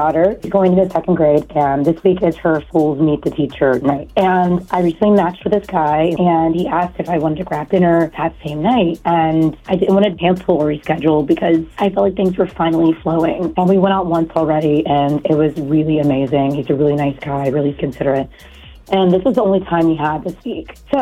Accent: Dundalk, Maryland, United States; from Dundalk.

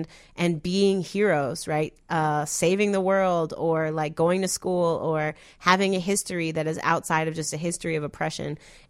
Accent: United States; born there; So, for example, I was born in the United States, right? I didn't ask to be born in this country.

